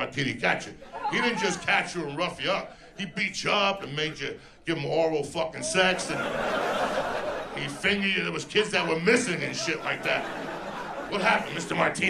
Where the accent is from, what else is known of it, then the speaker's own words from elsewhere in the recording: Cuba; moved away; When I came from Cuba, we lived on 205 West 88th Street.